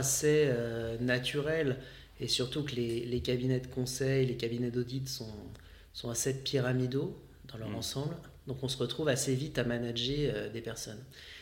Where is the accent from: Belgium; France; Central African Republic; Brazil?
France; Saint-Étienne, Auvergne-Rhône-Alpes; Je viens de Saint-Étienne